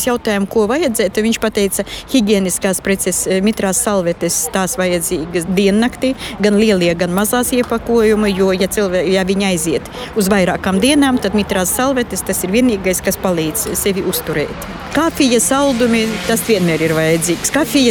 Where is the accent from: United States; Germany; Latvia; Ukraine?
Ukraine; Zhytomyr, Zhytomyr Oblast; now in Luxembourg; tur, kur mēs paši esam no Žitomiras. Tur pārsvarā ir nu, mierīgi tādā ziņā.